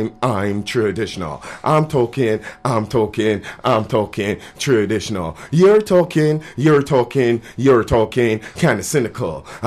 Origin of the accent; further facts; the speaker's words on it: Toronto, Ontario, Canada; also born or lived in Barbados; Yeah, originally I'm from Barbados. Came to Canada. Grew up in Toronto. Emigrated.